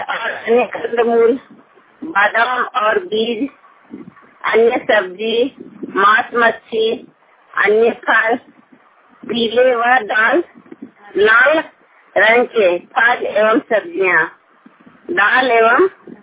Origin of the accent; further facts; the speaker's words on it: Gavaspur, India; मैं गांव गवसपुर से हूँ, गोंदी बीघा पंचायत।